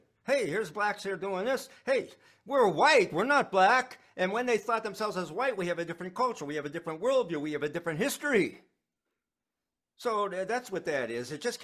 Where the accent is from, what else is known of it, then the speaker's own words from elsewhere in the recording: Pittsburgh, Pennsylvania, United States; born there; I was born in 1950 in Pittsburgh. In a white city, in a white state, in a white neighborhood.